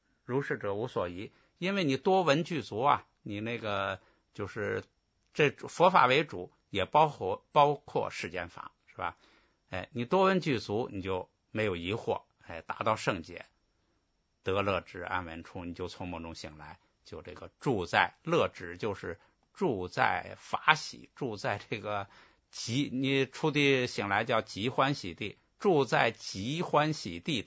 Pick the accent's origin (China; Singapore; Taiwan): China; 我们现在这个众生，我们中国人吧，这个普遍的传统文化传统